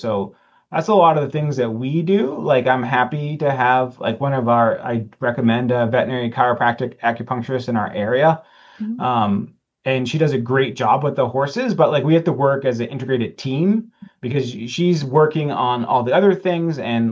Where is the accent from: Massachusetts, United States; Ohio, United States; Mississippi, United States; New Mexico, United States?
Massachusetts, United States; so it was New England. So I grew up in Massachusetts.